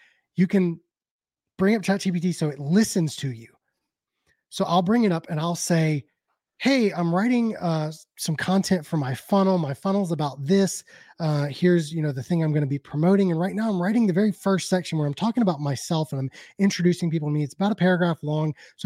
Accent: South Carolina, United States; In a cornfield in South Carolina.

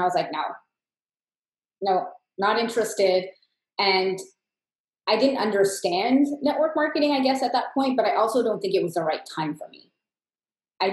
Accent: Canada; I'm from Canada

